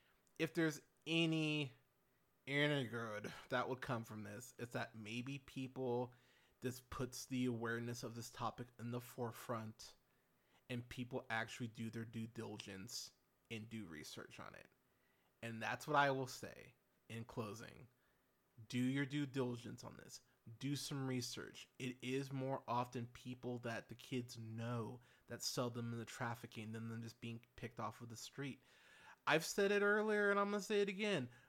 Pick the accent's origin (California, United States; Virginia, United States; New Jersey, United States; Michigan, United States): California, United States; Pismo Beach; I'm from, I grew up in Pismo Beach, California.